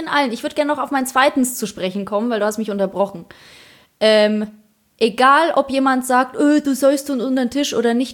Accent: Poland; du bist Polin, du klaust doch. Und dann dachte ich mir, jo, ich bin Polin

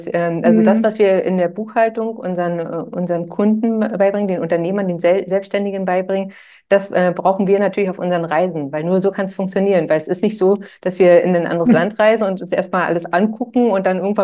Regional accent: Berlin, Germany; wir kommen aus dem Süden von Berlin.

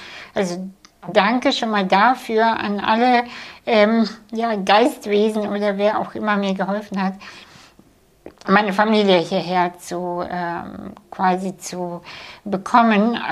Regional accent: Kazakhstan; Und ich bin in Kasachstan geboren, vor 37 Jahren. Und ich in einem Dorf, was nicht mal auf Google Maps zu finden ist.

